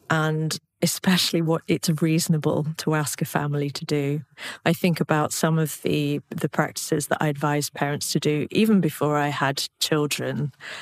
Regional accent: England, United Kingdom; I grew up in England in the 90s

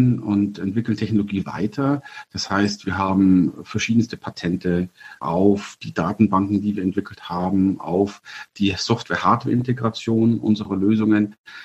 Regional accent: Amberg, Bavaria, Germany; moved away as an adult; also born or lived in Belgium / Paris; also ich bin gebürtig aus Amberg, ja, also ich geboren, genau. Und ich bin ja mit 18 schon von hier weggezogen und war faktisch länger weg, als ich tatsächlich hier war in der Region

